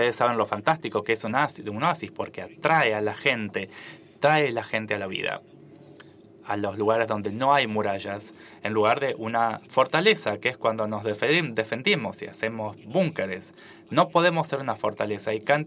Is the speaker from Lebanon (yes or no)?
yes; Lebanon; Crecí en un país, en Líbano, donde la gente luchó durante 15 años